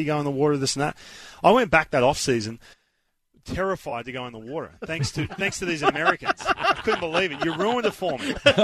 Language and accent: English; Australia; moved away; When I was 12, 13, when I was growing up in Australia, I grew up on the beach, right?